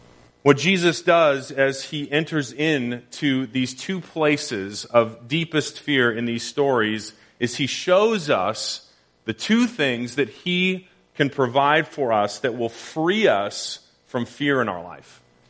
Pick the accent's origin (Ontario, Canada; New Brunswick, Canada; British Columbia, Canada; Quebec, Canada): British Columbia, Canada; Powell River; as that ferry made the 14-mile journey from my hometown of Powell River over to where I went to high school in Comox